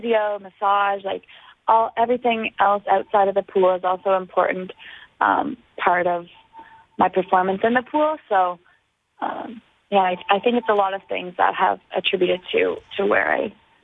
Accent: Canada; which were in my hometown. So that was something that I wanted to compete in, and Canada was bringing a large team because it was in Canada and it was my hometown.

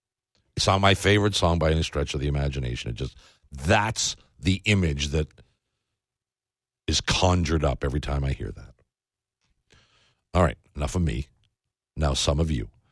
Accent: Canada; To hold your nose up and say, well, we're Canadian, we have a different policy on this, is stupid.

